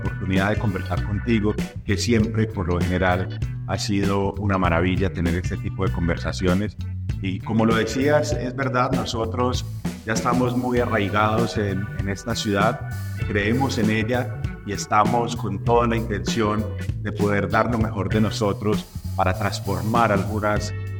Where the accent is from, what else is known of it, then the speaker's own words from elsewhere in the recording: Manizales, Caldas, Colombia; pero yo me quedo aquí en mi tierra. Y ella me dijo, hombre, pregúntale al menos a tu familia, consúltalo con él. Yo lo hablé con mi esposa. Mi esposa tenía su trabajo también en Manizales. Toda nuestra familia estaba y toda nuestra vida estaba ya desarrollada en Manizales.